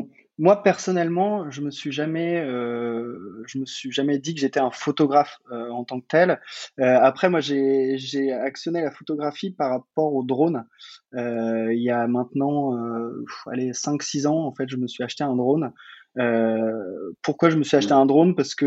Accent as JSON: {"language": "French", "town": "Lille", "region": "Hauts-de-France", "country": "France", "also_born_or_lived": "Marseille / Paris", "lives_now": "Bordeaux, France", "said": "J'ai 30 ans, bientôt 31 d'ailleurs, dans 8 jours. J'habite Bordeaux, je suis originaire de Lille, j'ai fait mes études à Marseille, je suis passé par Paris et donc là on est actuellement à Bordeaux"}